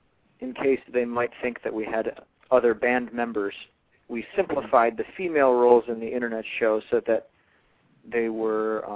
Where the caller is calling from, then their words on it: Bethlehem, Pennsylvania, United States; Bethlehem, Pennsylvania.